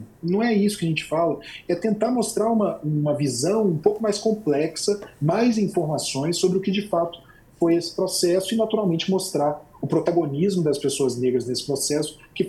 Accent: Minas Gerais, Brazil; eu sou de Minas Gerais

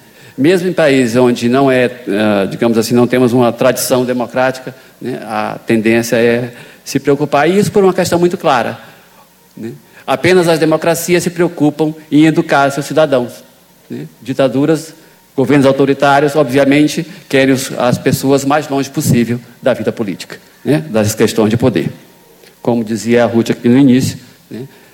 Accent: Xapuri, Acre, Brazil; Eu sou do Acre, sou de Chapuri, né? A minha cidade ficou conhecida depois de Chico Mendes, então agora todo mundo sabe que eu sou de lá. E eu costumo dizer que eu também tenho uma alma mineira, né?

